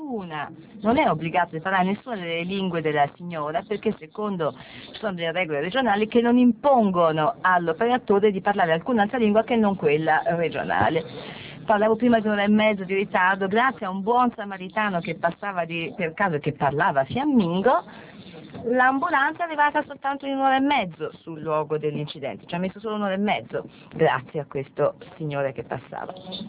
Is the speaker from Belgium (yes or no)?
yes; Belgium; Però è comunque la capitale del mio paese e anche la capitale dell'Europa.